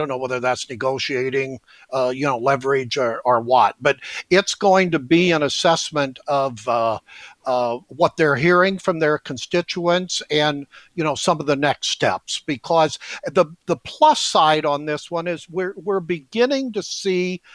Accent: Illinois, United States; open-ended funding for states like my hometown state of Illinois that I don't claim anymore because it's bankrupt.

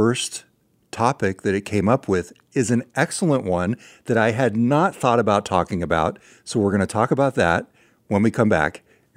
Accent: California, United States; accent: California; My California accent.

